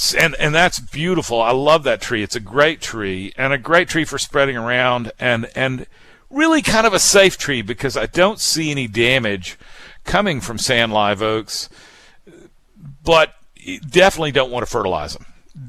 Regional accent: Alabama, United States; also born or lived in Mississippi; I was born in Mississippi. And I kind of grew up in Alabama.

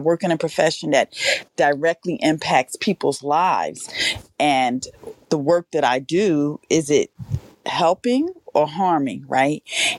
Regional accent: Newark, New Jersey, United States; I am hailing from Newark, New Jersey.

